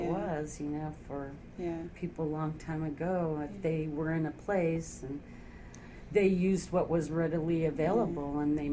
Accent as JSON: {"language": "English", "town": "Kodiak", "region": "Alaska", "country": "United States", "tie": "born or raised there", "said": "And I know I grew up partially in Kodiak, so I kind of grew up around hemlocks and stuff that they use."}